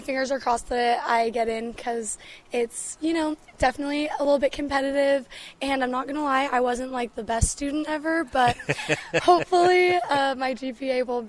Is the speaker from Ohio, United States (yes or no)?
no; Saratoga Springs, Utah, United States; So I actually am from Utah County, so I'm from Saratoga Springs.